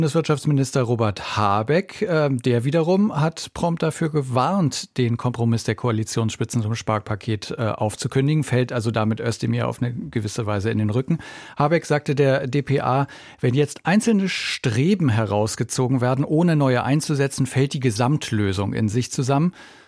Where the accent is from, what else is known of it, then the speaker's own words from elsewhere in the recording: Berlin, Germany; Das kennt man schon als Berliner.